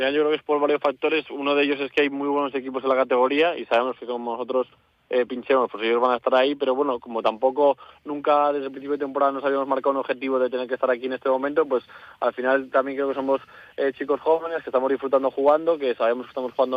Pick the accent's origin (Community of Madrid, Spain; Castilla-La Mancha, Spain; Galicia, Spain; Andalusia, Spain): Community of Madrid, Spain; Madrid; Pues la verdad que siendo madrileño